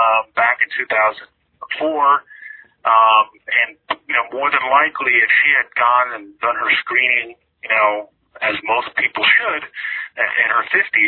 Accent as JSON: {"language": "English", "region": "New Jersey", "country": "United States", "tie": "born there", "said": "So, I was born in New Jersey, but my entire family, my parents and two older siblings, came over from Cuba."}